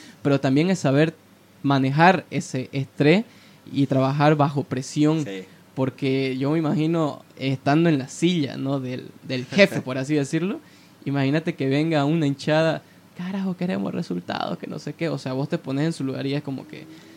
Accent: Santa Cruz, Bolivia; Yo siempre, como cruceño, hablando, ¿no?

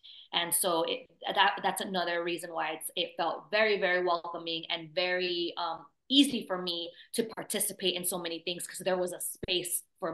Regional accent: San Diego, California, United States; Speaking from someone who's born and raised in San Diego, and then planting my roots in San Diego

